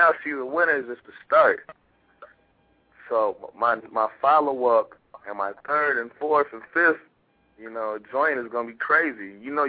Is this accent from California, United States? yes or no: yes; Sacramento, California, United States; now in Minnesota, United States; Okay, originally I was born in Sacramento, California. I lived out there, moved from California due to, you know, the environment, man, you know, like growing up in California